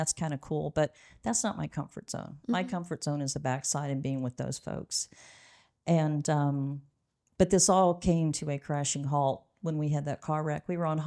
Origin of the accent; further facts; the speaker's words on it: San Marcos, Texas, United States; And I'm from San Marcos, Texas. My dad's a cattle rancher.